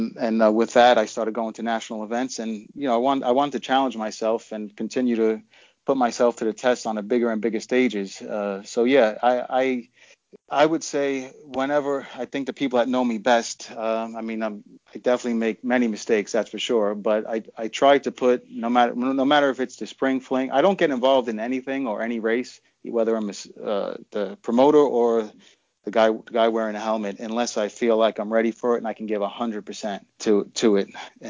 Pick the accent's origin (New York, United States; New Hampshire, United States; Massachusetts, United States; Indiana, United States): New York, United States; Queens; I grew up in Queens, New York, right outside of New York City.